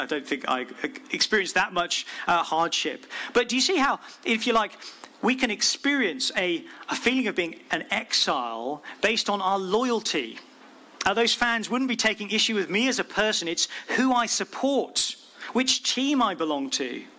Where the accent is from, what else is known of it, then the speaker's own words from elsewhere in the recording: London, United Kingdom; I grew up in Southeast London